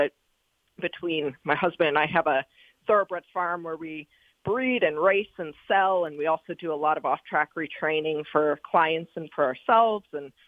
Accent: Cleveland, Ohio, United States; moved away as an adult; also born or lived in Kentucky; I grew up in Cleveland, Ohio, so the closest track was Thistledown, and I learned to love horse racing from going there and from watching it on TV, and came to Kentucky to go to college

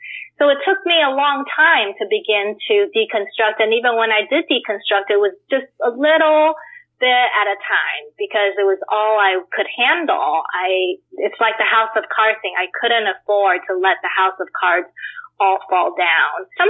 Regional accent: Taiwan; I was born and raised in Taiwan, and I was born and raised into an irreligious family, actually.

